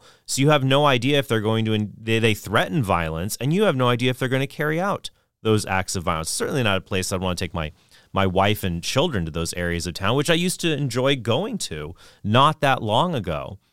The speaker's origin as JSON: {"language": "English", "town": "San Diego", "region": "California", "country": "United States", "tie": "born or raised there", "said": "I grew up in San Diego, the San Diego metropolitan area. I was born there in 1985. And I grew up there until I was about 10 years old."}